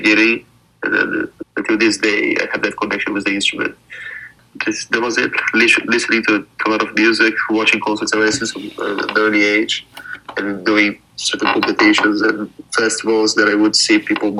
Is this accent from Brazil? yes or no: yes; Brazil; English is a second language; now in London, United Kingdom; So I live in London now, and I moved from Brazil here.